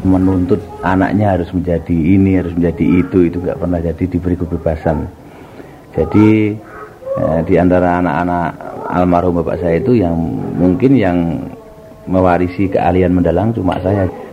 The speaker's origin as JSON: {"language": "Indonesian", "town": "Yogyakarta", "region": "Special Region of Yogyakarta", "country": "Indonesia", "tie": "born there", "said": "lahir di Yogyakarta tanggal 23 Agustus 1972."}